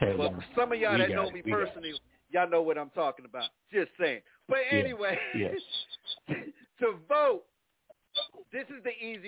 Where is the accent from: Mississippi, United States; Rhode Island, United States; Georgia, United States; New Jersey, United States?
New Jersey, United States; Plainfield; Apostle, in my hometown